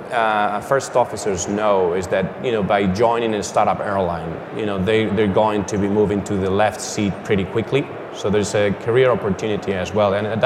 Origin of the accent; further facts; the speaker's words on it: Spain; English is a second language; as you said, I'm from Spain